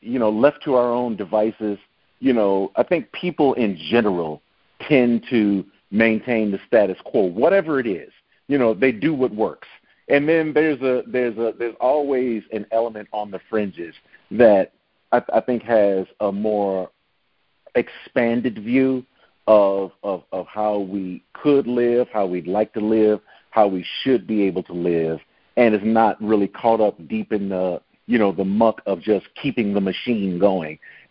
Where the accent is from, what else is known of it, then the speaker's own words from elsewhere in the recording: Chicago, Illinois, United States; I'm from Chicago.